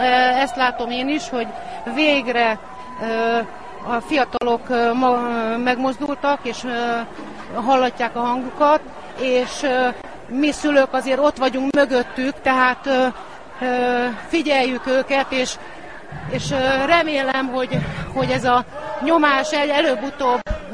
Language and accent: Hungarian; Budapest, Hungary; budapesti vagyok